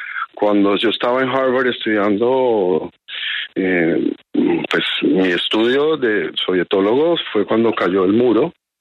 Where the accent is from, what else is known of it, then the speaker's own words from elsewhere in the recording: Cali, Valle del Cauca, Colombia; Rusia desde chiquito en Cali.